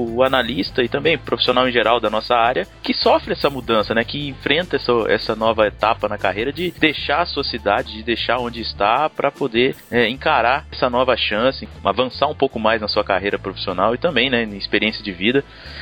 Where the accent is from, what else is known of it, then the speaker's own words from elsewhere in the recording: Minas Gerais, Brazil; now in São Paulo, Brazil; Já que saímos também de outro lugar, viemos do sul de Minas.